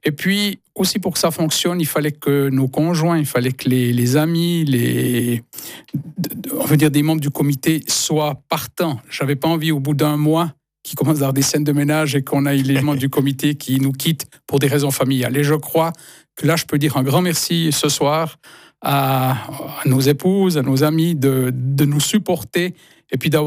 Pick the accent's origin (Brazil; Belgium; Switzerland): Switzerland; Serrières, Neuchâtel; Quand j'étais enfant de Serrières